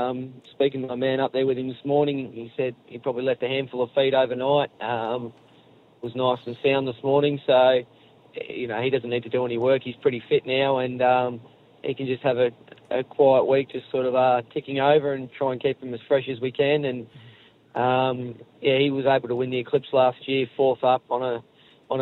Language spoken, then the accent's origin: English; Cranbourne, Victoria, Australia; I wanted to try and win my hometown cup, the Cranbourne Cup, with him.